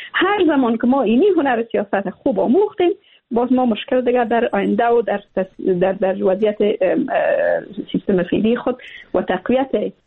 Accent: Afghanistan; یک طفل افغان ما امروز افتخار میکنه که بگه که من افغان هستم.

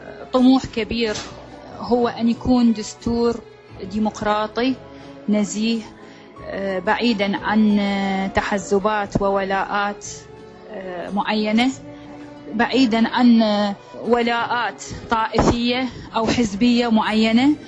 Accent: Iraq; ما يقلقنا نحن كعراقيين بالدرجة الأولى

